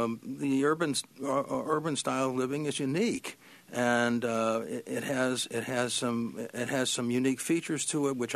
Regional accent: Dolgeville, New York, United States; also born or lived in Little Falls; I was born in Little Falls, New York, and spent the early part of my life until I was a junior in high school in Dowdsville, New York. It was population somewhere swinging between 3,000 and 3,500.

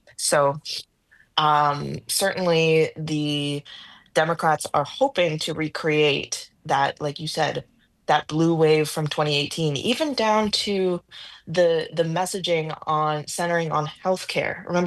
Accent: Iowa, United States; Oh, hey, I'm from Iowa, so you know Midwesterners, we gotta stick together.

